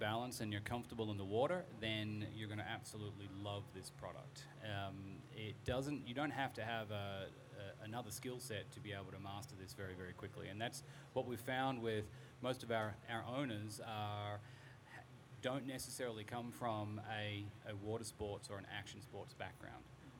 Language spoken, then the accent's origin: English; Australia; now in United States; Well, you can tell I'm from Australia